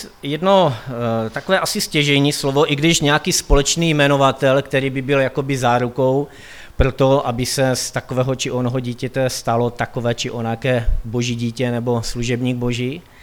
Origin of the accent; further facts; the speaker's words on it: Karviná, Moravian-Silesian Region, Czechia; já jsem původně z Karviné